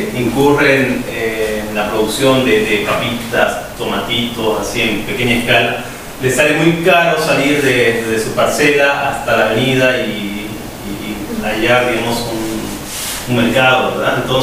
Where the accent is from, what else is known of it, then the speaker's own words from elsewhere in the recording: Bolivia; qué es lo que queremos nosotros como bolivianos